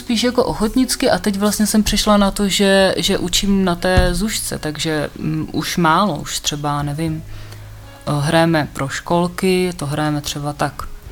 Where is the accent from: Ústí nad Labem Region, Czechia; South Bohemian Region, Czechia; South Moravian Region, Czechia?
South Moravian Region, Czechia; Brno; protože jsem původně jako z Brna, z Jižní Moravy.